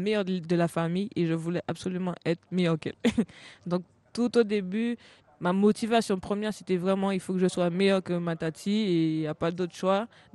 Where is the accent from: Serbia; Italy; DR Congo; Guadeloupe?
Guadeloupe; Trois-Rivières; je suis née à Saint-Claude, mais j'habite et j'ai toujours vécu à Trois-Rivières.